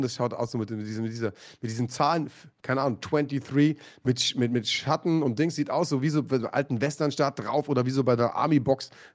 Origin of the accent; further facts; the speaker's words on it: Munich, Bavaria, Germany; Als Münchner